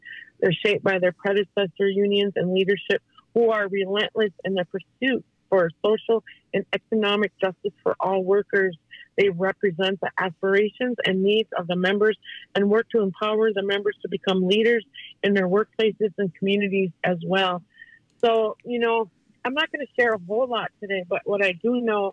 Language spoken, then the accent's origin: English; Leech Lake, Minnesota, United States; I'm from Leech Lake. I work for Minnesota 350. I'm the Northern organizer